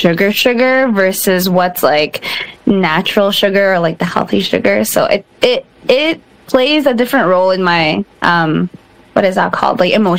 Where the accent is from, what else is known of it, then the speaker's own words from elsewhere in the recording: Philippines; I grew up in the Philippines, or I was born in the Philippines.